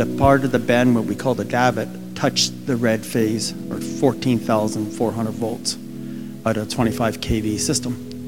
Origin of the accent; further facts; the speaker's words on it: Vancouver, British Columbia, Canada; I was an electrician and born and raised in Vancouver and lived my whole life here.